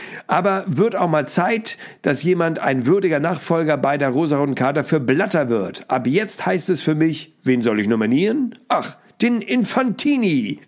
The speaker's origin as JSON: {"language": "German", "region": "Hamburg", "country": "Germany", "said": "Ich bin als Hamburger natürlich schon mal ganz happy"}